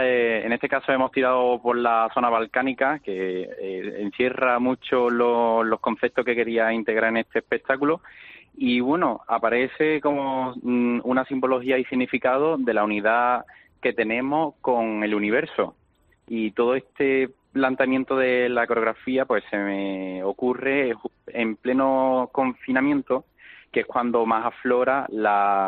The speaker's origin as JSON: {"language": "Spanish", "town": "Seville", "region": "Andalusia", "country": "Spain", "lives_now": "Málaga, Spain", "said": "soy sevillano"}